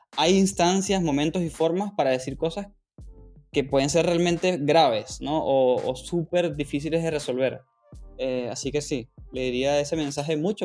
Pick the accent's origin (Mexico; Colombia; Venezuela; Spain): Venezuela; now in Argentina; Recuerden que yo soy venezolano, vivo en Argentina.